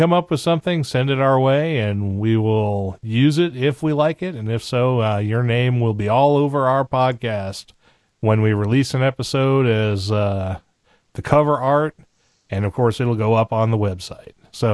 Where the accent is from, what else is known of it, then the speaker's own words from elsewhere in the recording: New England, United States; accent: New England; moved away; I grew up in New England and I had a habit when I lived there, I talk like a New Englander and I drop my R's a lot.